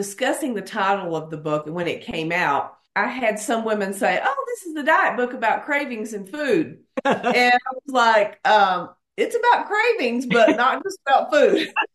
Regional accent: Kentucky, United States; Like I said, I grew up in Kentucky

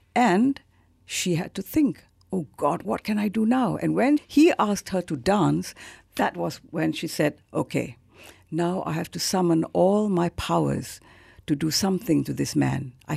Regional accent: Kelantan, Malaysia; And I am from Kelantan, yes. And so I thought, why not work on something that is Kelantanese, something I know, I've grown up

